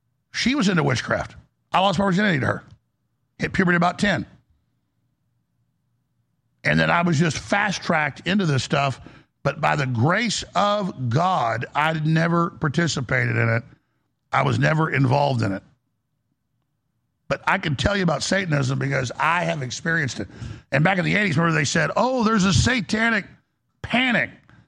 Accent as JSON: {"language": "English", "town": "Dallas", "region": "Texas", "country": "United States", "tie": "born or raised there", "said": "I've told you that four or five times growing up in Dallas"}